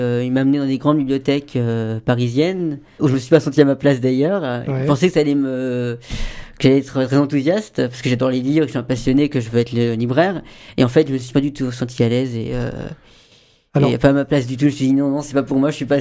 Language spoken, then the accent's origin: French; Guyancourt, Île-de-France, France; born or raised there; also born or lived in Saint-Denis